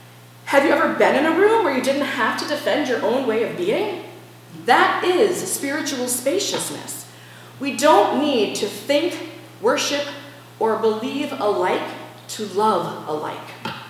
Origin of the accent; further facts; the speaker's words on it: United States; And I grew up in America, and I served in a military that carried a very similar message.